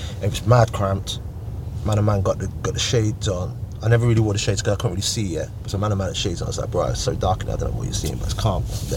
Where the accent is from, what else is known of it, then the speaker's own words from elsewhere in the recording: Edinburgh, Scotland, United Kingdom; I put it back to growing up in the Holyrood council estate and understanding the value of things and being able to just have that humble beginnings